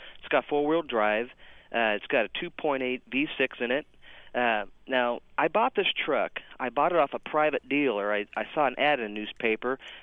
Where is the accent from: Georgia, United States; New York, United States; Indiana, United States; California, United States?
Indiana, United States; Bloomington; I'm from Bloomington, Indiana.